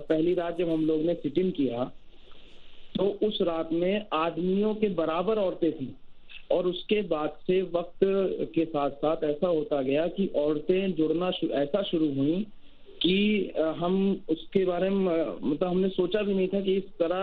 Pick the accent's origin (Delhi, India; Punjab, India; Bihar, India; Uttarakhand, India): Delhi, India; Shaheen Bagh; मैं शाहीन बाग का रहने वाला हूँ